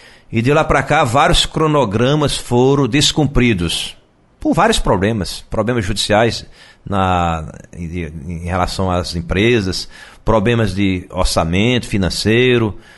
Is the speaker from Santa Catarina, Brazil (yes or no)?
no; Jaguaribara, Ceará, Brazil; O Castanhão, lá em Jaguaribara, minha cidade natal, Jaguaribara já foi o maior produtor de tilápia do Brasil